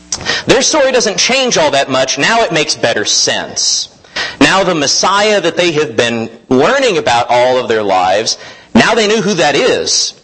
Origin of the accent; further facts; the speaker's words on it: United States; I feel this way because I was raised here in the United States learning this history.